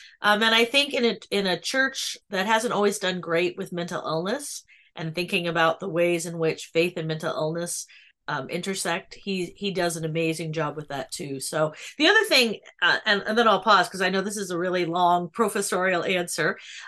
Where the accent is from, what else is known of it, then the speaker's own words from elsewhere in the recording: United States; I did not have the benefit of a classical education, so I'm always a little bit, as an American, I could have done better, I suppose.